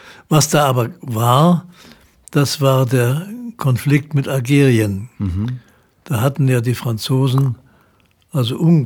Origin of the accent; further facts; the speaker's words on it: Germany; Ich habe gedacht, das kann ich schlecht machen als Deutscher da plötzlich.